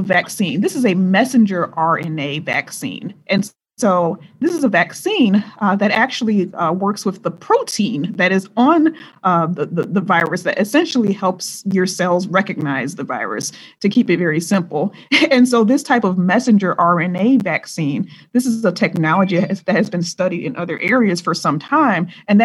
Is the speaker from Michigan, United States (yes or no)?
yes; Michigan, United States; the vaccines were manufactured right here in my home state of Michigan was simply amazing.